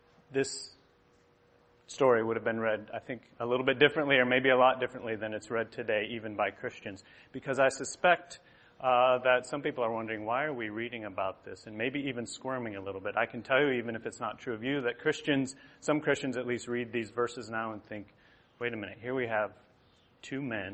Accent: Cuyahoga Falls, Ohio, United States; now in Michigan, United States; I grew up here in Cuyahoga Falls and grew up coming to Carrollton, but the last time I was here before this year was 22 years ago, so it's been a little while for me. I live in Michigan now, although I still think of myself as an Ohioan

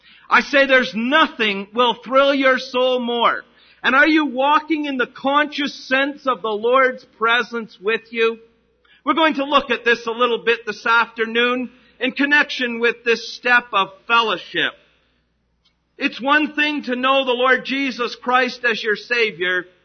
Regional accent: Canada; growing up in Canada, we studied in school a great deal concerning British history.

